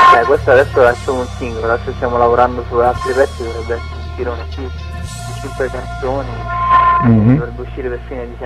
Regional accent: Latina, Lazio, Italy; per noi siamo di Latina

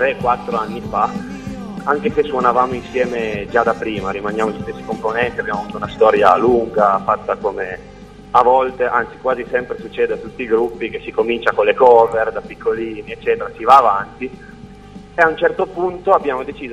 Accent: Piedmont, Italy; Noi siamo del Basso Piemonte, precisamente vicino a Mondovì.

